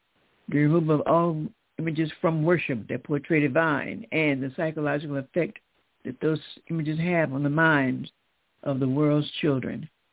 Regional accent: Decatur, Georgia, United States; We're from Decatur, Georgia.

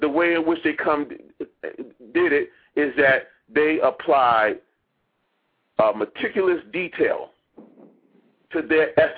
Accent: Detroit, Michigan, United States; How, I'm originally from Detroit.

